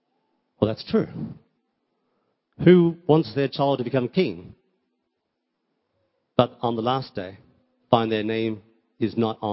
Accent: Australia; I also know that Australia, my home country

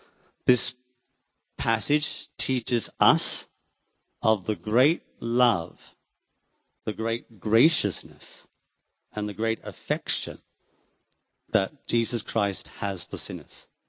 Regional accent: Australia; I'm Australian

